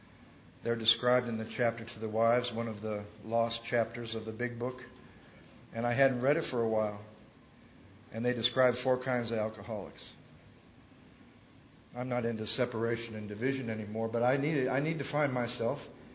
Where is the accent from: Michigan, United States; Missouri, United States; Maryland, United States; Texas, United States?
Michigan, United States; Battle Creek; born there; I was born in Battle Creek, Michigan. Not much of a town. Halfway between Detroit and Chicago. That's about what I was like. I was somewhere halfway between Detroit and Chicago.